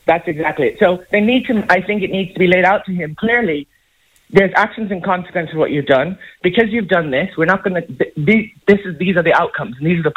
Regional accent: Belize; I'm from Belize originally

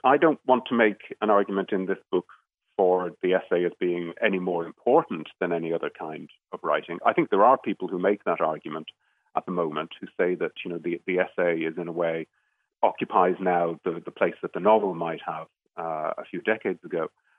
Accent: Dublin, Leinster, Ireland; born there; now in England; I was born in Dublin and I moved to England about 20 years ago.

